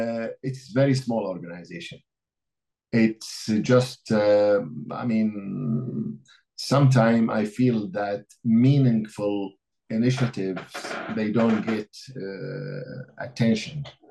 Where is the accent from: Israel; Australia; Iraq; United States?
Iraq; as I said, my background, I'm originally from Iraq.